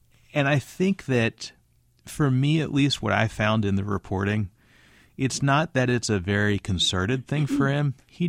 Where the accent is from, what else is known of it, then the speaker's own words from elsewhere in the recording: Baltimore, Maryland, United States; look, when I'm in Washington, I'm from Baltimore. It's only 45 minutes away